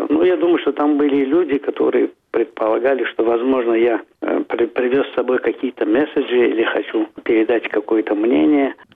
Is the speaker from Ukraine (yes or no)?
no; Azerbaijan; Но когда говорил, что из Азербайджана